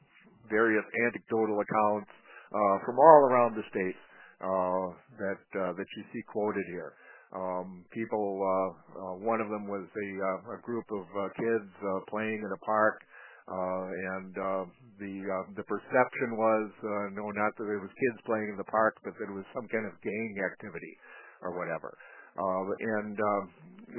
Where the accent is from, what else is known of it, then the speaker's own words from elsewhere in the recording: Minneapolis, Minnesota, United States; I graduated from Minneapolis Edison High School in 1979, late 70s. So I grew up in Northeast Minneapolis.